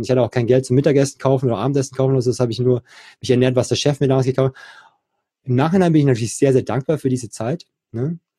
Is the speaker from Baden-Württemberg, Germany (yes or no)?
yes; Baden-Württemberg, Germany; born there; Ich bin geborener Schwabe